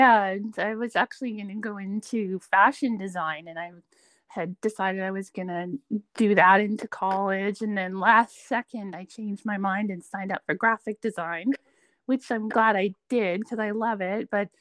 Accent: Canada; No, actually. I'm a Canadian.

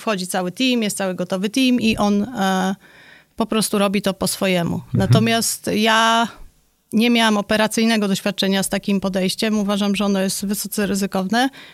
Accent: Warsaw, Masovian Voivodeship, Poland; Ja studiowałam w Warszawie, ja w ogóle jestem z Warszawy, studiowałam w Warszawie na Kuźmińskim.

